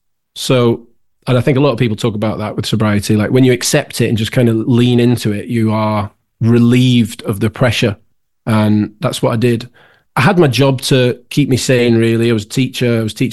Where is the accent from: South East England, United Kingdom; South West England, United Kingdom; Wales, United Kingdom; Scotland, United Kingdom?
Scotland, United Kingdom; born there; I was born in Scotland, my parents are Scottish.